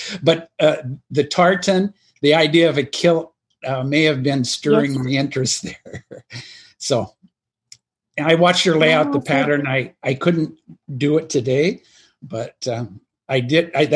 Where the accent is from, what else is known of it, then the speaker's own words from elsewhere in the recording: Olympia, Washington, United States; also born or lived in Regina, Canada; I was born in Regina, Saskatchewan, but I was only a year or so old when they came to the States. And I grew up in Olympia, which is south of Seattle. So I grew up in the Pacific Northwest there.